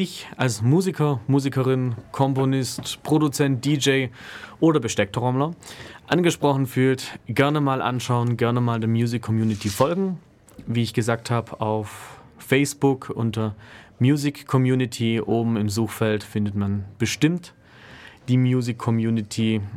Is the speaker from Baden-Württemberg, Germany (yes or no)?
yes; Ulm, Baden-Württemberg, Germany; born there; nur nachdem mein Geburtsort hier in Ulm ist, habe ich gesagt, jetzt fange ich erstmal vor der Haustüre an.